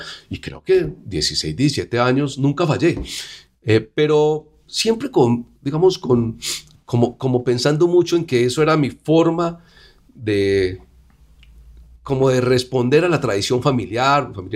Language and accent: Spanish; San Martín, Tolima, Colombia; los llevaba a mi pueblo, porque San Martín es un pueblo muy alejado